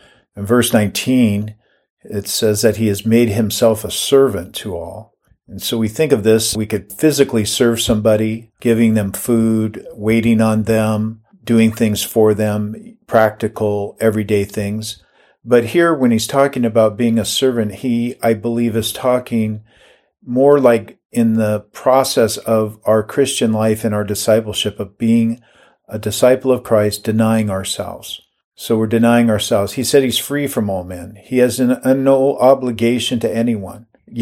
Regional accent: Everett, United States; I was witnessing in my hometown, downtown Everett

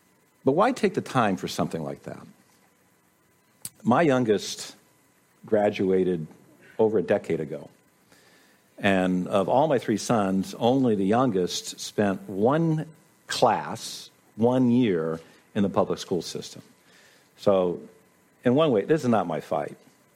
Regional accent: United States; I'm also an American.

